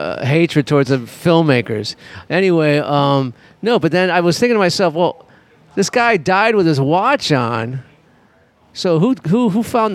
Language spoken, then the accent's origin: English; Los Angeles, California, United States; Because I grew up in Los Angeles, and I remember after the war, boat people came to California.